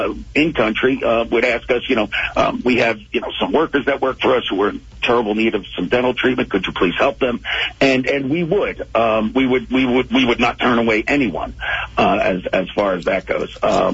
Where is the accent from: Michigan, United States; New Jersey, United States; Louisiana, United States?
New Jersey, United States; Lake Hiawatha; Okay. Well, I'm a local boy. I was born and raised in Lake Hiawatha. Graduated Parsippany High School